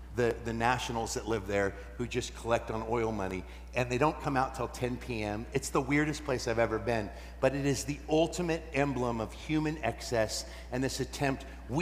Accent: United States; I made the stupid choice of like, I'm an American, I'm going to Italy, I'm gonna get a big car.

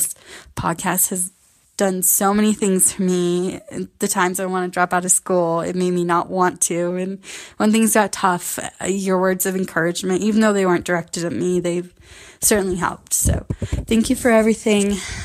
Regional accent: Northwest, United States; I'm going to be moving with my boyfriend to the Southwest, and I'm from the Northwest

